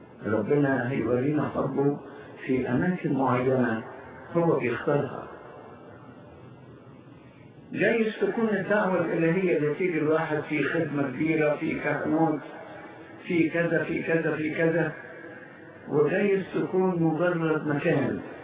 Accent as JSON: {"language": "Arabic", "country": "Egypt", "said": "احنا نشكر الله ان بلادنا مصر كانت من بين هذه الامكنه"}